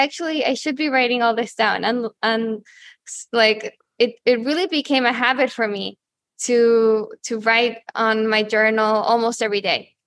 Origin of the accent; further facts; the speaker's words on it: Santiago, Santiago Metropolitan Region, Chile; Well, I'm originally from Santiago, Chile. So that's where I was born.